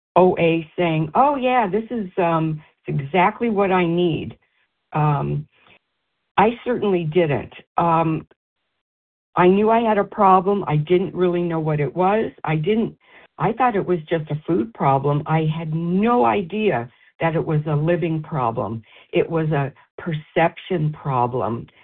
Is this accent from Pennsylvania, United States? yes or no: yes; Philadelphia, Pennsylvania, United States; from Philly.